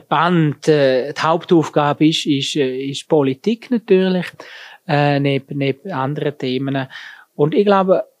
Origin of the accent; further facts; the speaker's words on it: Graubünden, Switzerland; also born or lived in Chur / Bern; Ich bin im Bündner Oberland geboren, aufgewachsen, romanisch sprechende Region. Bin aber nachher, wie es halt häufig ist es in Graubünden, für die Ausbildung zieht man weiter, zuerst nach Chur. Nachher bin ich lange in Bern gewesen, in der Zentralschweiz.